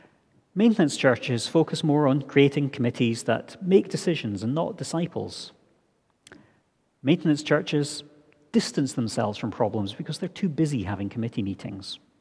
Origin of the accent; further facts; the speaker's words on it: Scotland, United Kingdom; a constant as I was growing up in the Highlands at every communion service.